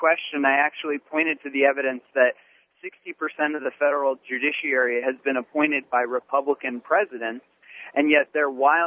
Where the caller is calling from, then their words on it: Manhattan, New York, United States; I'm calling from the Empire State Building right now.